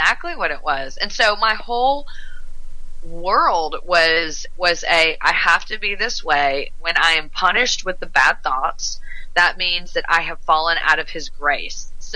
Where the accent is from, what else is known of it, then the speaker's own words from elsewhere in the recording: the South, United States; Now, I mean, I'm from the South. My dad's a minister, so I was saturated in the environment